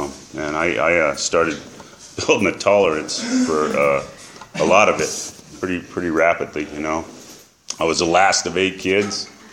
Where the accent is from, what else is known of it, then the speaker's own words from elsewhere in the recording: Grover City, California, United States; So, you know, growing up in Grover City, my mom married a man from Guadalupe. And so I grew up with, you know, kegs and mariachis and, you know, all my stepbrothers were Chicanos